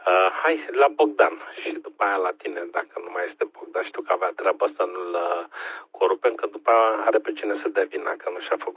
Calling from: Bucharest, Romania; sunt pe repetorul din București, dar antena e deasupra capului meu la vreo 10 metri

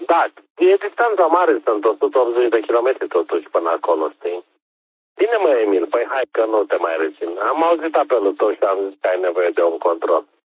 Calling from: Bucharest, Romania; QTH, chiar în sud-vestul Bucureștiului.

